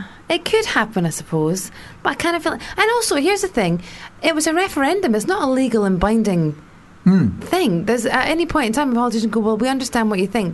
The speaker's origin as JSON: {"language": "English", "country": "South Africa", "tie": "born there", "said": "I was born in South Africa, but I'm still British."}